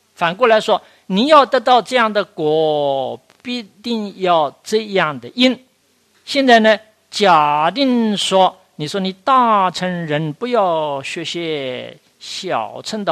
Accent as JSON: {"language": "Chinese", "country": "China", "said": "要我们中国人平常习惯的话"}